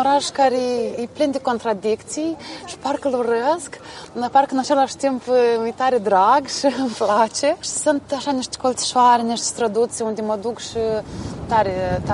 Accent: Moldova; accent: Moldovan; also born or lived in Romania; eu am trăit mulți ani în România, mai exact 12, am făcut acolo școala. Și toată viața am încercat să mă debarasez de accentul meu de moldoveancă

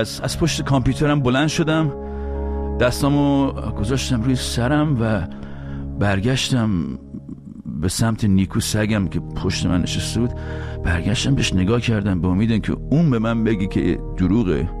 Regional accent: Iran; moved away; سالها پیش از ایران اومدم بیرون به قصد مهاجرت، به خارج.

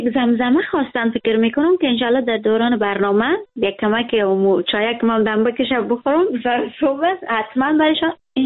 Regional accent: Herat, Afghanistan; moved away; خب من از هرات هستم. از کجا هرات خو میمانیم؟ من از هرات هستم، اونتا برای من هیچ فرق نمی کنه.

